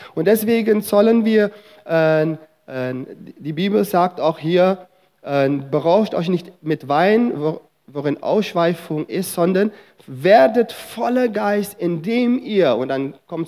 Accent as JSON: {"language": "German", "country": "Suriname", "tie": "born or raised there", "said": "ich bin in Suriname in ein Gebiet aufgewachsen, wo es eine muslimische Gemeinschaft gab."}